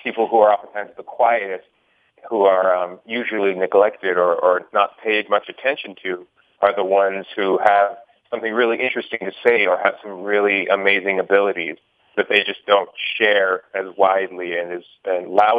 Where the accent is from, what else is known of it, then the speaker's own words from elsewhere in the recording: White Earth, Minnesota, United States; also born or lived in Canada; But I was born in Canada, but I grew up mostly in White Earth, I would say.